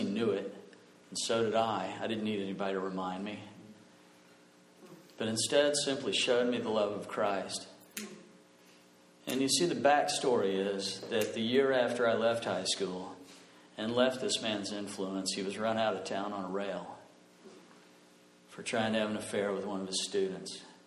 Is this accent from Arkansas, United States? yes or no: yes; Arkansas, United States; As I grew up in Northwest Arkansas.